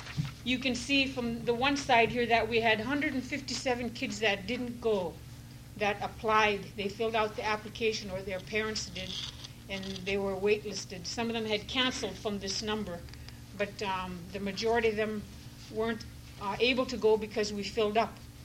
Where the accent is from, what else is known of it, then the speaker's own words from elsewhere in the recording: Deering, Alaska, United States; Deering was one of them. The last two summers, we've never had any applications from my hometown.